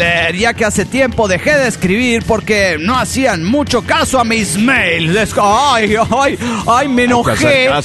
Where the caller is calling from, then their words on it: Mexico City, Mexico; del DF mexicano.